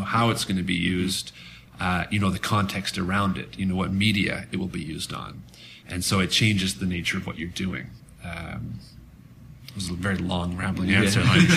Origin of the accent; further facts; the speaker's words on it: Canada; but again, as a Canadian.